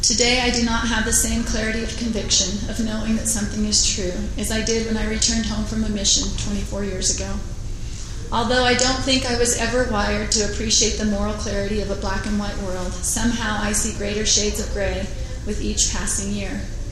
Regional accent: Arizona, United States; My father served in a bishopric when I was a child growing up in Arizona

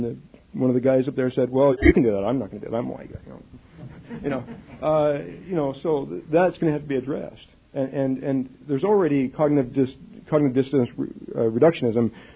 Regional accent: United Kingdom; I mean, I'm British, you know.

